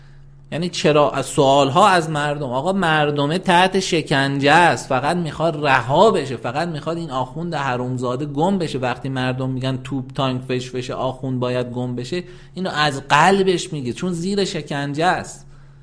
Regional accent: Iran; همه ما ملت ایرانیم،

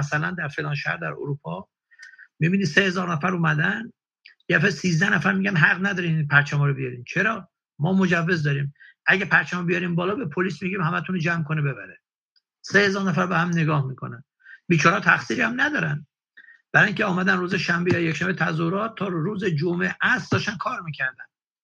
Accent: Mashhad, Razavi Khorasan, Iran; also born or lived in Sari / Gorgan / Bojnurd; زاده سمنان هم، ولی چون بابا افسر شهربانی بود شهر به شهر منتقل میشدیم. ساری بودم، گرگان بودم، بوجنورد بودم، ولی از 4 سالگی مشهد بودم و در حقیقت بزرگ شده مشهدم.

